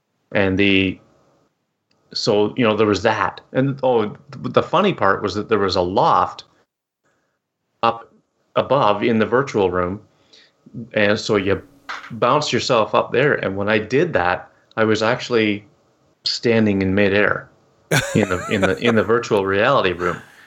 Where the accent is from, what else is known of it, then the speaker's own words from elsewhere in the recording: Canada; this is being developed right in my hometown here, a little wee place up in Canada.